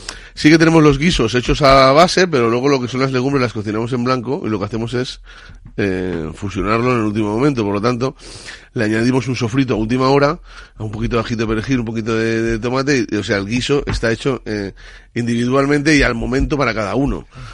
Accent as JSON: {"language": "Spanish", "town": "Barcelona", "region": "Catalonia", "country": "Spain", "said": "Además un poquito un guiño a mi tierra, que soy de Barcelona."}